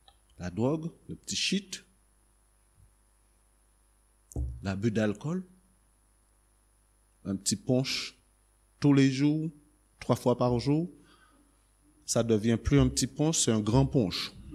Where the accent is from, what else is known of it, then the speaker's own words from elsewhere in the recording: Le Moule, Guadeloupe, France; Vous savez, moi je suis Guadeloupéen, je viens du Moule.